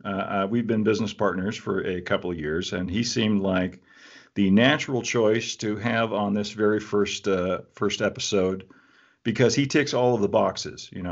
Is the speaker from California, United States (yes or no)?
yes; California, United States; What is it about us growing up in Southern California, about as far removed from the actual Wild West as you can get